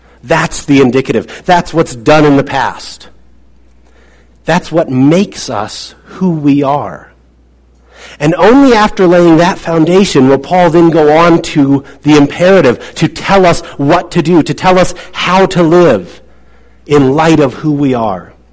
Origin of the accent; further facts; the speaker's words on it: Kansas City, Missouri, United States; I shared this for the first time on our last tour stop, which was in my hometown of Kansas City, Missouri.